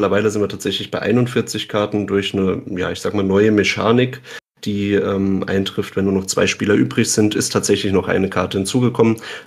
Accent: Southwest Germany, Germany; ich komme aus Südwestdeutschland, ja.

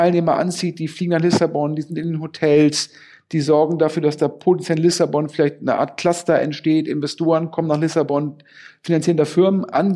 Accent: Düsseldorf, North Rhine-Westphalia, Germany; ich bin ja Düsseldorfer

